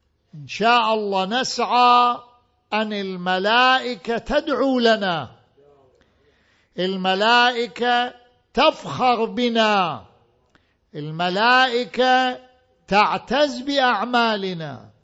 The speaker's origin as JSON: {"language": "Arabic", "town": "Najaf", "region": "Najaf Governorate", "country": "Iraq", "tie": "born or raised there", "said": "أنا ابن النجف الأشرف، كنا نشاهد أيام الذي كهرباء ماكو بالنجف، كهرباء ماكو، بس محطة صغيرة جابوها الحرم أمير المؤمنين، هذا بالخمسينيات."}